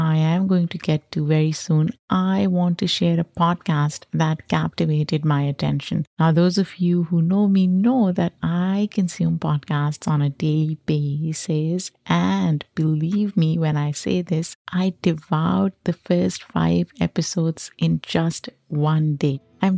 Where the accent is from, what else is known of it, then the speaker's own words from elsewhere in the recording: Pakistan; I grew up in Pakistan, where the temperatures in summer can go as high as 120 degrees Fahrenheit.